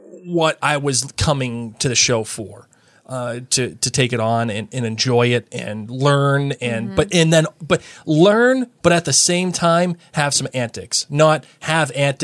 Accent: Boston, Massachusetts, United States; I'm from Boston. People from Boston always got a guy.

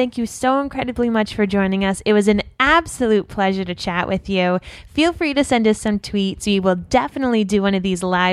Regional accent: Rhode Island, United States; accent: Rhode Island; I still have a pretty bad accent, but I had a thick Rhode Island accent. And Rhode Island accents are like a mashup between Boston and New York.

